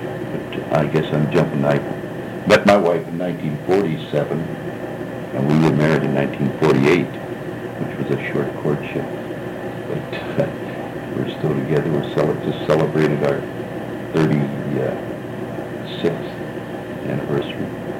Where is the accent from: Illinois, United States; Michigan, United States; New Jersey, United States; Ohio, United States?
Ohio, United States; Youngstown; born there; well, I was born in Youngstown, Ohio, 1925, June 23. I was born on the west side of Youngstown.